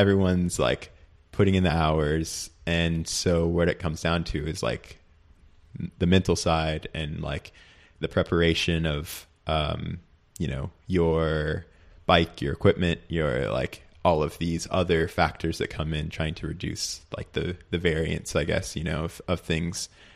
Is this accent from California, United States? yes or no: yes; Thousand Oaks, California, United States; You know, I grew up in Thousand Oaks, or, you know, I've lived there for a long time now, and they're in Newbury Park.